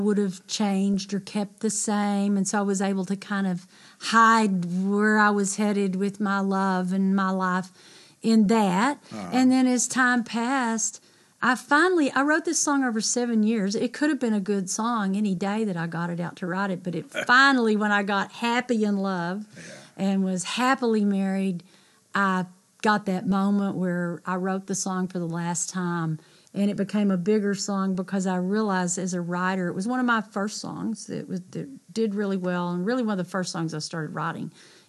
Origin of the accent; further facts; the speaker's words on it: Lubbock, Texas, United States; I started writing this song about the house I grew up in Lubbock, and things that happened when I was a child